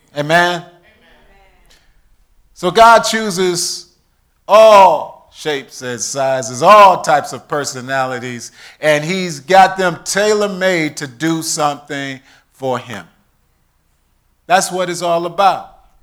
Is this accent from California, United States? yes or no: no; Bloomfield, Michigan, United States; I mean, I'm from Bloomfield. I'm from Birmingham.